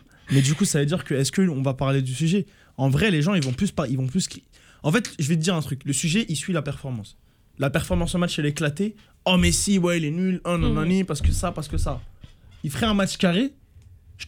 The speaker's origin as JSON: {"language": "French", "town": "Paris", "region": "Île-de-France", "country": "France", "said": "je suis parisien."}